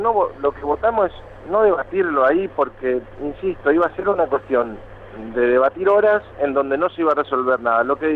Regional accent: Formosa, Argentina; Soy de Formosa, no de Misiones.

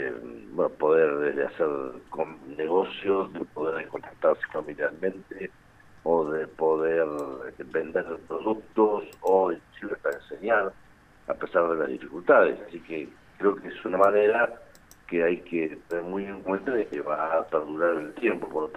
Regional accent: Argentina; como ciudadanos o como argentinos vamos a tener menos posibilidades de viajar

